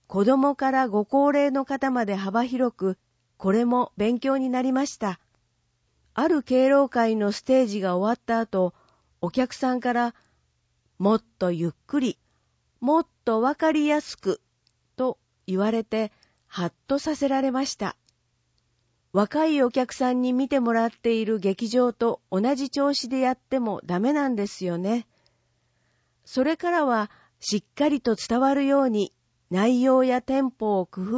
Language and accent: Japanese; Yamagata, Japan; 故郷の山形の懐かしい風景を感じさせてくれました。